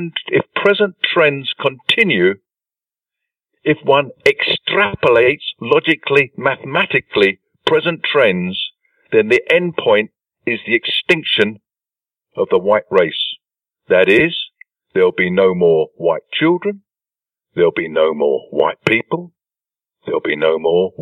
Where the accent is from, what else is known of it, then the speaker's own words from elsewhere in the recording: England, United Kingdom; as an Englishman and as a white man, I have two identities. I'm English hyphen British, but I'm also a white man.